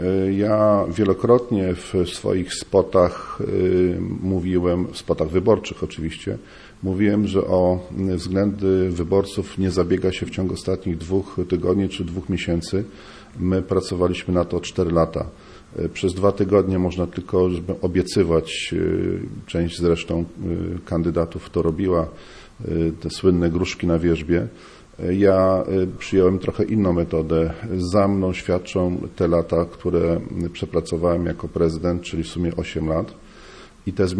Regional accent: Tczew, Pomeranian Voivodeship, Poland; ja jestem tczewianinem z dziada pradziada. Myślę, że tutaj już zostanę do śmierci

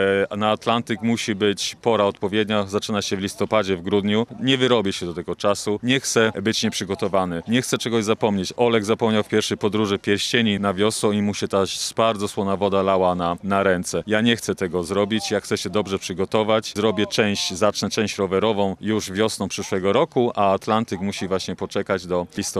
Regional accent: Złotoryja, Lower Silesian Voivodeship, Poland; pochodzę ze Złotoryi, najstarszego miasta w Polsce.

